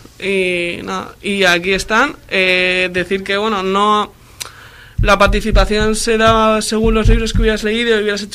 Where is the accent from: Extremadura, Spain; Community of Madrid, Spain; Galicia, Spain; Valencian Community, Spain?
Valencian Community, Spain; Alicante; yo soy de Alicante y está mucho más limitado que aquí